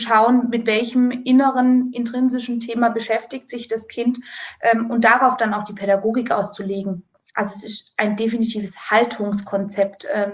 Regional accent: Baden-Württemberg, Germany; ich bin Leitung einer großen Einrichtung bei uns am Hochrhein an der Schweizer Grenze, Baden-Württemberg.

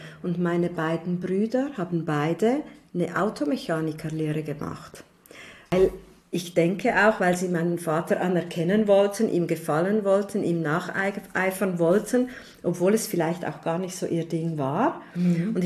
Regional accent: Switzerland; bei uns in der Schweiz ist ja 4 genügend.

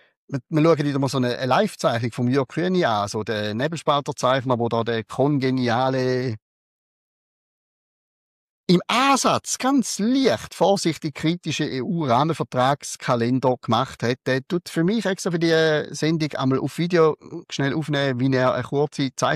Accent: Rorschach, St. Gallen, Switzerland; Also, gell, ich bin ja im Umland Rorschach bin ich aufgewachsen. Also, ich rede wahrscheinlich relativ nah an Rorschach. Und ich halte meinen Dialekt nicht für sehr schön. Was er aber ist, er ist relativ neutral, relativ hoch am Hochdeutschen, damit relativ verständlich für alle anderen.

